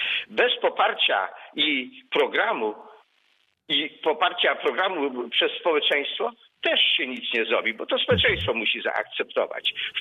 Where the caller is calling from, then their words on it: Międzyrzec Podlaski, Lublin Voivodeship, Poland; jestem trzeci z Międzyrzecza